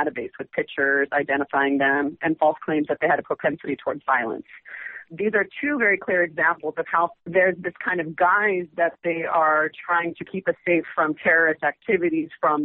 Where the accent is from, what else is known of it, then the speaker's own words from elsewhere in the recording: Los Angeles, California, United States; And I'm from Los Angeles, and we house one of the largest in the country in Norwalk, California